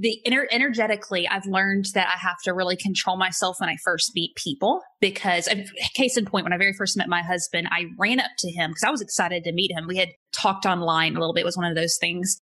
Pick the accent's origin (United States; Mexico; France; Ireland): United States; Arkansas; now in Georgia, United States; I live in Georgia and I'm from Arkansas. So I mean, you cannot just get any more Southern and country hick than that.